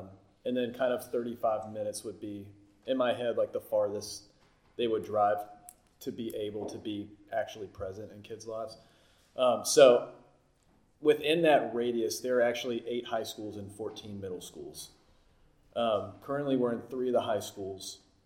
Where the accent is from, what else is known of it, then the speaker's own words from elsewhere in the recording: Virginia, United States; I come from Southwest Virginia, part of the Bible Belt, where there's tons of people dying to line up at the door and serve at a Christian capacity.